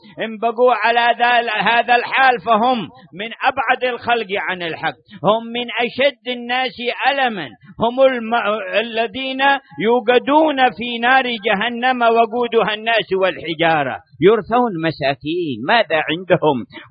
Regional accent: Hadhramaut, Yemen; يضربون مثلين بالوادي عندنا في حضرموت، وادي سر ووادي عقران

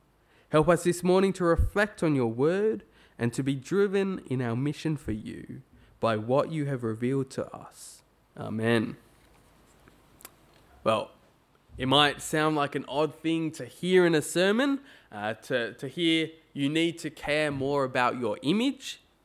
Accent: Australia; Well, as Aussies, whether you kind of think of yourself as an Aussie or not, some of you go, "Oh, I'm English, I'm this or that," but we're Australian, we're here in Asquith.

